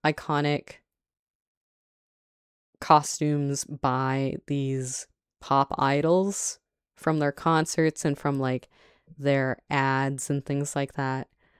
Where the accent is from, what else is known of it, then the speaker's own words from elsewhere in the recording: Guangdong, China; my family aren't from Hong Kong, but we are from the Cantonese-speaking region of China.